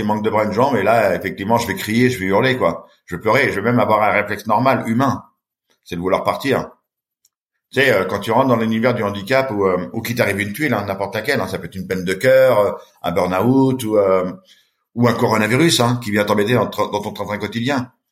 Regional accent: Châtellerault, Nouvelle-Aquitaine, France; Ah, j'ai grandi à Châtellerault, dans une ville un petit peu aujourd'hui, je dirais, un peu sinistrée, un peu abandonnée. Chez ma grand-mère.

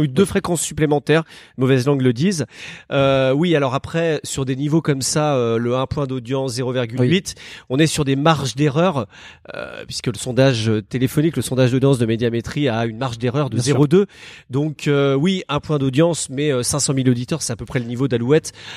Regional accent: Lyon, Auvergne-Rhône-Alpes, France; Moi, je suis lyonnais

